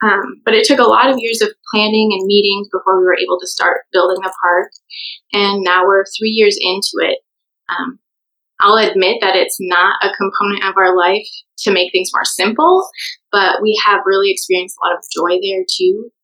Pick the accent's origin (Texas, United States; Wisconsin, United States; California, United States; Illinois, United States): Wisconsin, United States; born there; moved away as an adult; also born or lived in Minnesota; I've always lived in the Midwest. I was born in Wisconsin near Lake Michigan, and I moved to Minnesota for college.